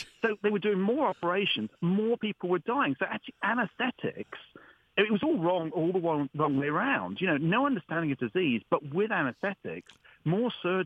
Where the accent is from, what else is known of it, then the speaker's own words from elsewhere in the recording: United Kingdom; because we are the British were the great pioneers of surgery, or so they thought.